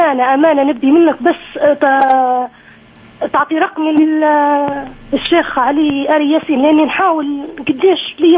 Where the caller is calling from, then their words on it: Libya